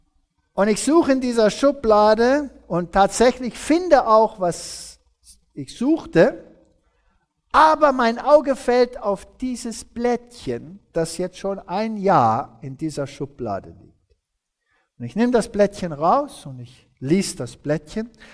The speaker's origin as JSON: {"language": "German", "country": "Germany", "said": "Jetzt, ich bin Deutscher und ich bin ungeduldig."}